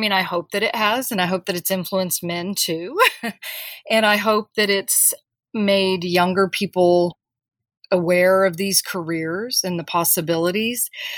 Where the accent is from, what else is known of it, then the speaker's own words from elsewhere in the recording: Corpus Christi, Texas, United States; I grew up in Corpus Christi, Texas, which is on the coast.